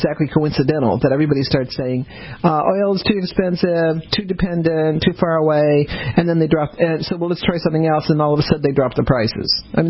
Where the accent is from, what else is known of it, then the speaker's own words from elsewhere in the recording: Denver, Colorado, United States; also born or lived in New Orleans; I was born in New Orleans, but I mostly grew up in Denver, so I guess that counts.